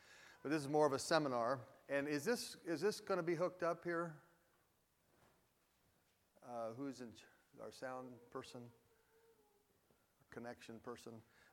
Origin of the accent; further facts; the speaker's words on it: Oregon, United States; I remember when I grew up in the state of Oregon, was born and raised in Oregon, and that's way out west.